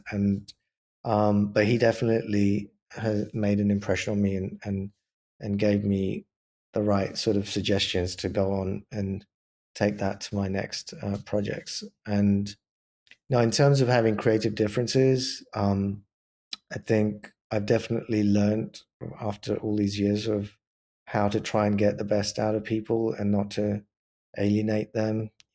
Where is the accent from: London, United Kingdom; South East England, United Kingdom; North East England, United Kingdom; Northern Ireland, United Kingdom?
London, United Kingdom; moved away; Well, London's always going to be my hometown. Even though I'm living here, this is becoming more of my home. But yeah, I miss like spending time in the UK and especially in London.